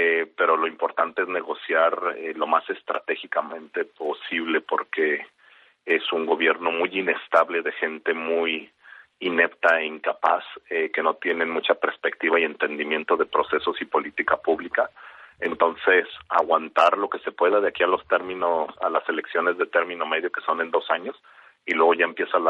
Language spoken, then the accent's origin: Spanish; Mexico; now in United States; Yo soy inmigrante mexicano, llevo la mayor parte de mi vida acá en Estados Unidos